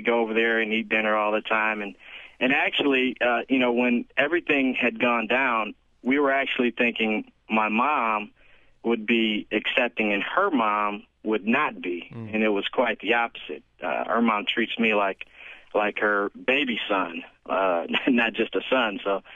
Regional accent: United States; Well, I'm African American, and my wife is Indian, South Asian

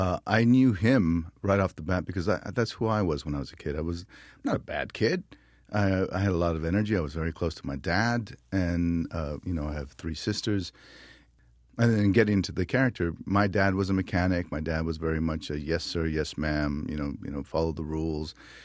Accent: New Mexico, United States; you know, I'm from New Mexico, and the border moved on us. You know, we never crossed a border.

